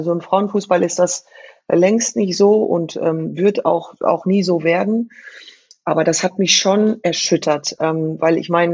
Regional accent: Frankfurt, Hesse, Germany; Ich bin in Bonames groß geworden

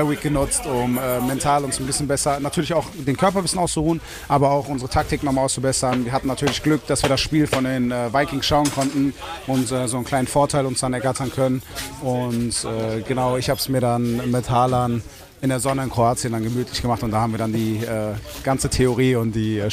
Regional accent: Düsseldorf, North Rhine-Westphalia, Germany; gerade als Düsseldorfer dann auch

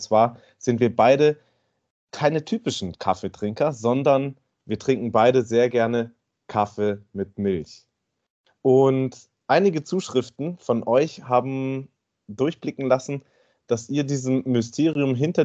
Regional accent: Northern Germany, Germany; das kenne ich halt aus meiner Kindheit, weil bei uns in Norddeutschland isst man eigentlich immer Kartoffeln.

